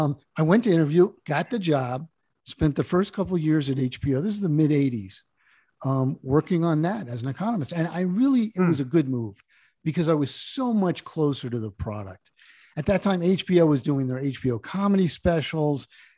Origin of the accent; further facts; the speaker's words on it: New Jersey, United States; It was great growing up on the Jersey Shore, and I stayed pretty close to home. I went to school in Philadelphia, spent a year at University of Michigan, and then I went to work in Washington